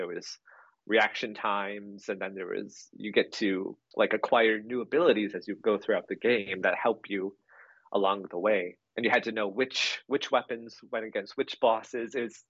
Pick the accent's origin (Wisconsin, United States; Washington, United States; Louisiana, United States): Wisconsin, United States; Milwaukee; born there; now in Minnesota, United States; No, actually, I was born next door in Milwaukee, Wisconsin.